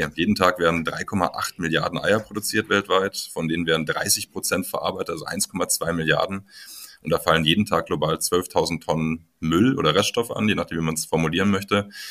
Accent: Munich, Bavaria, Germany; ich komme aus München.

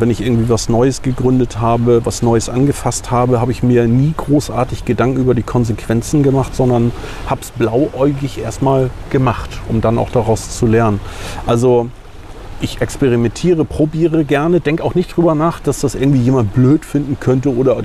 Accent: Puttgarden, Schleswig-Holstein, Germany; born or raised there

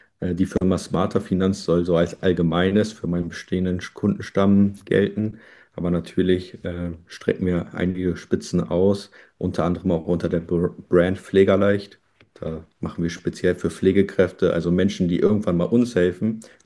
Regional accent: Lower Saxony, Germany; Ich bin 29 Jahre alt und komme aus der Umgebung von Hannover. Tatsächlich aber mehr so die ländlichere Region.

